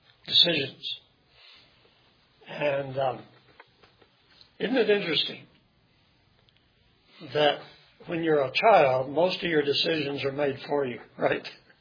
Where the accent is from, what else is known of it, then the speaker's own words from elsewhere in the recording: Dallas, Texas, United States; I was an only child. I was raised here in Dallas.